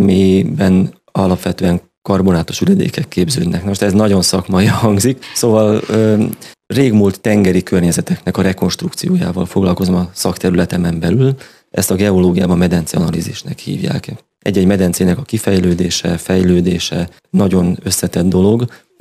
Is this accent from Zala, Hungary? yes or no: no; Tatabánya, Komárom-Esztergom, Hungary; egyetlen középiskola volt akkor az országban, Tatabányán, ott, ahol születtem is, és azt gondolom, hogy ott Tatabányán nem nehéz valakinek geológusnak elindulni.